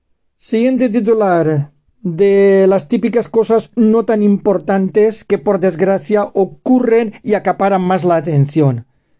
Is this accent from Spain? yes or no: yes; Gandia, Valencian Community, Spain; Sabéis que yo soy de Gandía, Valencia es la capital nuestra